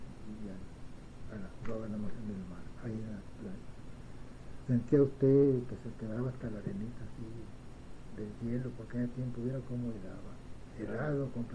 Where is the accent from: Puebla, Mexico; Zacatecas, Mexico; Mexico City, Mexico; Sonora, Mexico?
Sonora, Mexico; Guaymas; moved away as an adult; Aquí no, ya de allá cuando nos vinimos de Guaymas, ya venía yo, ya traía ya 18, 19 años, ¿no?